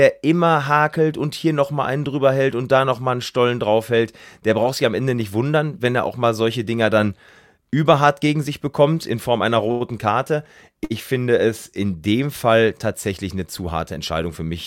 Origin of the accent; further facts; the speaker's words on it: North Rhine-Westphalia, Germany; Ich komme ja aus der Gegend von Münster